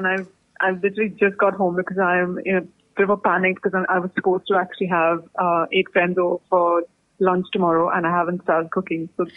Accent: Mumbai, Maharashtra, India; moved away as an adult; now in United Kingdom; I'm originally from Bombay. I was born there. I was brought up there. Yeah, Bombay girl. And my parents, of course, lived in India.

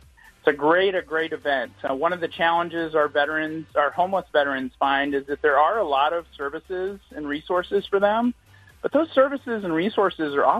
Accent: Houston, Texas, United States; I grew up in Houston, Texas, and lacrosse was very new when I was in high school in the 80s.

